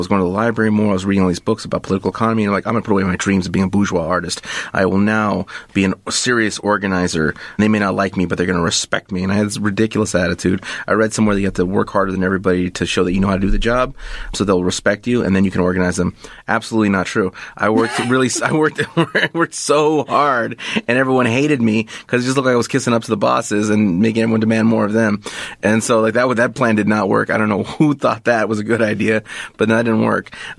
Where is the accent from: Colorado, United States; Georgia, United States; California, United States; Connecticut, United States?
California, United States; Los Angeles; growing up in El Sereno, it was a very beautiful thing. It's a very wonderful, great neighborhood, very vibrant. And the whole East Side, you know, El Sereno, City Terrace, Boyle Heights, Lincoln Heights, and East LA, obviously.